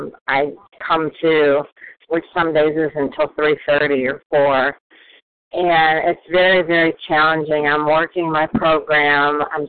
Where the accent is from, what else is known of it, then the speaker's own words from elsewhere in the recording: Raleigh, North Carolina, United States; I'm from Raleigh, North Carolina, and I'm a compulsive reader.